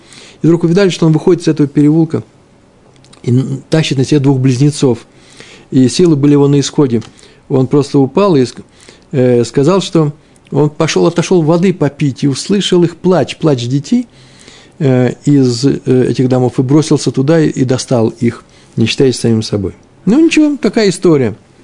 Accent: Jerusalem, Jerusalem District, Israel; это вообще-то мой родной город Иерусалим

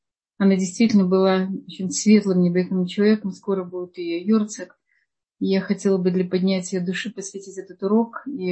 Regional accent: Odesa, Odesa Oblast, Ukraine; Я из Одессы, мы уже с Кишинева.

